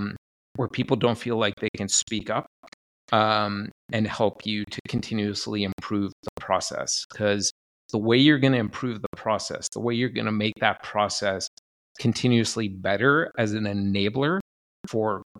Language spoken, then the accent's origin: English; Canada; I'm Canadian, so I'm doing it with Canadian politeness.